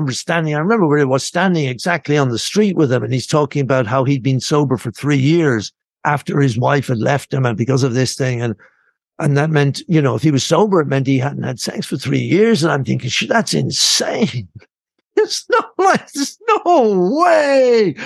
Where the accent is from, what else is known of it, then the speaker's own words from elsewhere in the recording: Ireland; this guy was ex-British military, and I'm Irish, you know